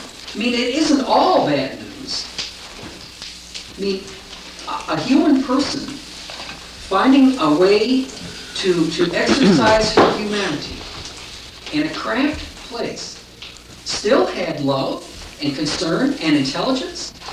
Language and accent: English; South Dakota, United States; And growing up in South Dakota puts our family somewhere behind, you know, the leading edge.